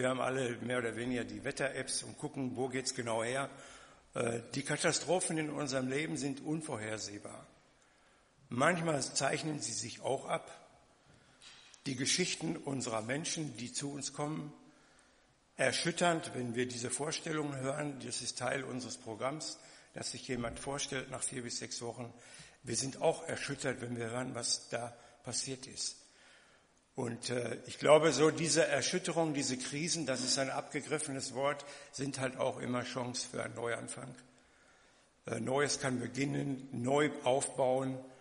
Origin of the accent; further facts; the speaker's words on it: Lüdenscheid, North Rhine-Westphalia, Germany; Ich komme ja aus Lüdenscheid.